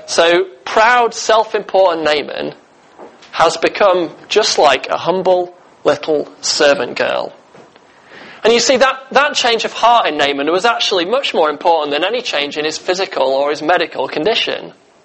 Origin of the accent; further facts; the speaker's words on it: Stockport, North West England, United Kingdom; growing up in Stockport, my nearest river was the Mersey, and you certainly wouldn't have wanted to take a bath in there.